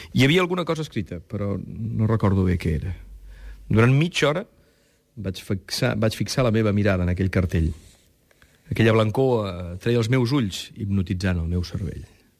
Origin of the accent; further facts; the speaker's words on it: Vilaseca, Catalonia, Spain; Sí, tots aquests títols d'aquests grans homes els fèiem amb el grup de Vilaseca, de la Tramoia, del meu poble, dirigit pel meu germà Pep.